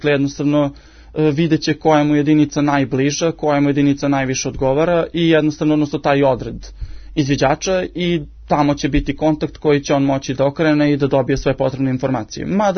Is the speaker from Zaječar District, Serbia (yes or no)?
yes; Zaječar, Zaječar District, Serbia; moj kraj, moja istočna Srbija, tu okolina Zaječara, ja sam konkretno iz Zaječara